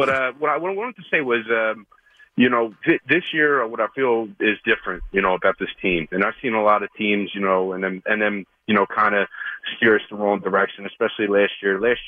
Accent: Philadelphia, Pennsylvania, United States; I'm from Philly.

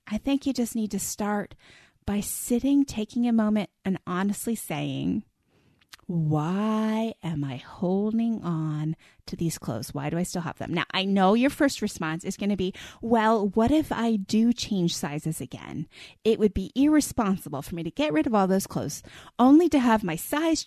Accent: East Coast, United States; now in Texas, United States; don't have basements here in Texas, but I grew up with a basement. Everything went to the basement. I grew up on the East Coast.

